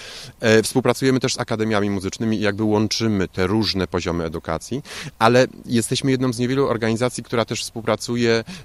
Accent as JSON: {"language": "Polish", "town": "Zielona Góra", "region": "Lubusz Voivodeship", "country": "Poland", "said": "z Zielonej Góry, skąd jestem, gdzie nadal jestem zameldowany."}